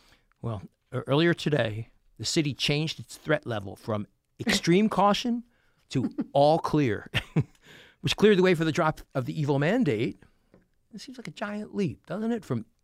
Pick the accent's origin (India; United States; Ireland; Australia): United States; Abington, Pennsylvania; past president of the Professionally Speaking Toastmasters Club in my hometown of Abington.